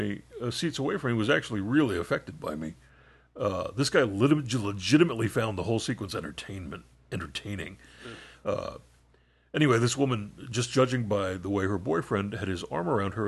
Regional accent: New Zealand; I'm 19, and I am from New Zealand.

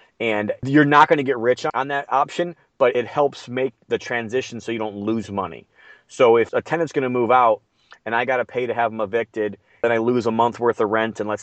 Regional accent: Midwest, United States; I'm from the Midwest, so I'm a little bit more insulated

